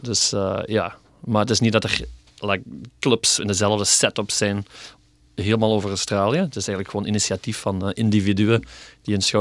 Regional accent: Belgium; now in Netherlands; Toen ik nog in België woonde, was dat eigenlijk wel heel relevant. Maar hier sta je er totaal niet bij stil. Je bent allemaal Belgen.

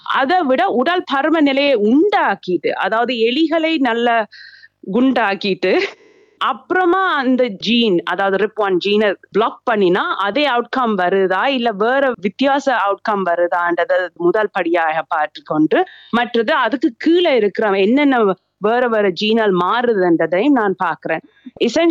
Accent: Singapore; also born or lived in Sri Lanka / Australia; நான் வந்து பிறந்தது ஸ்ரீலங்கால, ஆனா நான் அங்க வளரல, சிங்கப்பூர்லயும் மெல்பர்ன்லயும் தான் நான் பெரும்பாலும் வளர்ந்தேன்.

